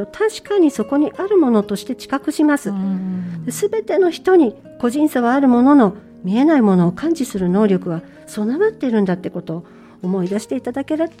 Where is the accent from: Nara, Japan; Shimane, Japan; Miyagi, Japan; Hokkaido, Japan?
Shimane, Japan; はい、古代出雲王国があったと言われる地域で生まれ育ちました。豊かな自然に囲まれてのびのびと過ごせる環境にはあったんですけど